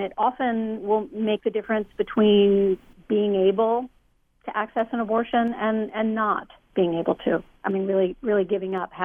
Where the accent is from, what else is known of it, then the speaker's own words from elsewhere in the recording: Missouri, United States; Yeah, I mean, in Missouri in particular, which is my home state where we chose to focus